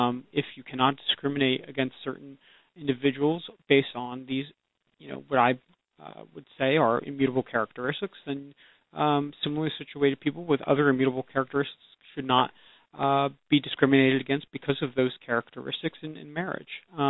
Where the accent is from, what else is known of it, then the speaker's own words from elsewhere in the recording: the South, United States; I grew up in the South, and for the last 10 years